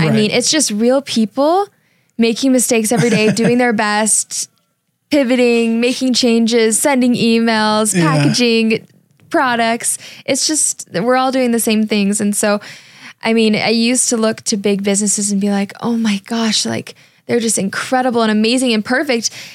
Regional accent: Midwest, United States; But I grew up in the Midwest and— The entrepreneurial scene isn't as strong there.

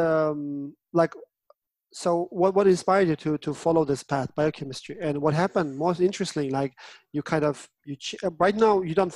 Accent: Uzbekistan; moved away as an adult; now in Denmark; I'm originally from Uzbekistan, but to be honest, like, until I was 20 years old

